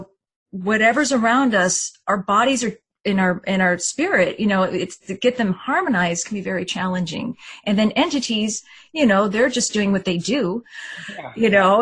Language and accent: English; California, United States; Like when I grew up in Northern California, everyone knew of, probably a lot of viewers and yourself have heard of Bohemian Grove.